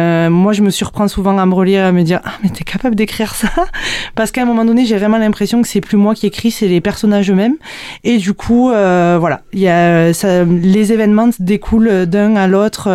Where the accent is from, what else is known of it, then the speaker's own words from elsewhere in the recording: Montpellier, Occitanie, France; born there; j'habite près de Lunel. J'ai 35 ans, plus précisément. Et je suis née à Montpellier, donc j'ai l'accent d'ici. Et je travaille avec mon chéri sur Montpellier. Et voilà, on vit dans un petit village avec nos deux filles